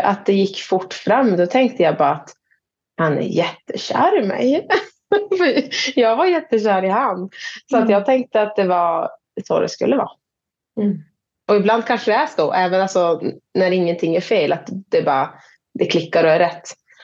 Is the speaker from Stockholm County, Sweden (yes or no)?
no; Jokkmokk, Norrbotten County, Sweden; Född och uppvuxen i Jokkmokk.